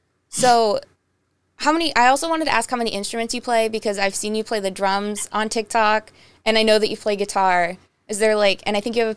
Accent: Cleveland, Ohio, United States; Because I'm from Cleveland, but I've never been to a Warped Tour before.

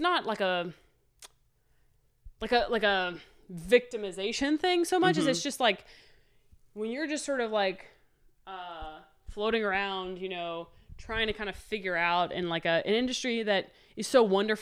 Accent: Midwest, United States; I have a lot of friends and family. I'm from the Midwest.

